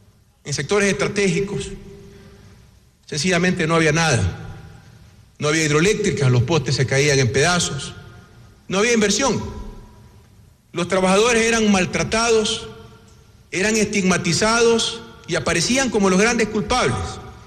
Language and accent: Spanish; Ecuador; Y en cualquier lugar del mundo y con orgullo, decimos que somos ecuatorianos.